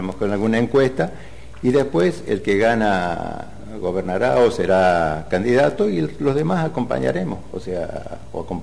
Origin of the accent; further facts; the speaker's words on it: Santa Rosa de Calamuchita, Córdoba, Argentina; yo soy de Santa Rosa y Calamuchita. Santa Rosa y Calamuchita, sí, ahí en Belgrano